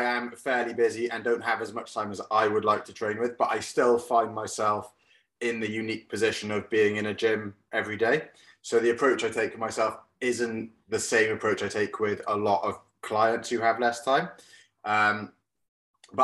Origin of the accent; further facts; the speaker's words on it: Swansea, Wales, United Kingdom; now in Bristol, United Kingdom; I come from Swansea, but I now live in Bristol